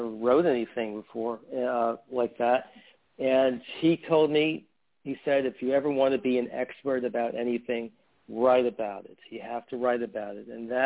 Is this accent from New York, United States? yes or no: yes; Bronx, New York, United States; my family growing up in the Bronx, my father was probably the only one who bought the New York Times.